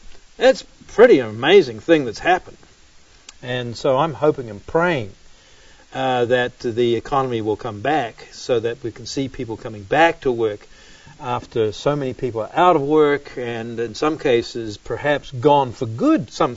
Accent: New Zealand; because as a kid growing up in New Zealand, the beach was always close.

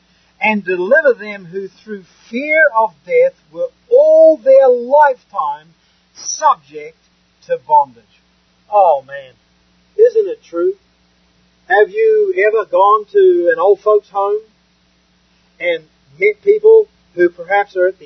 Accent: New Zealand; I come from New Zealand, for those that don't know

